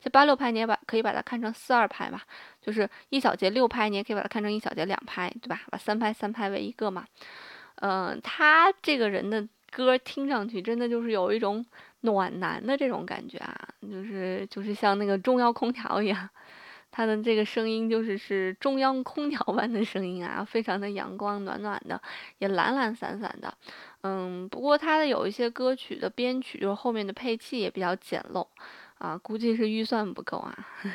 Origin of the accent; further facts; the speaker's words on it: China; 我们中国人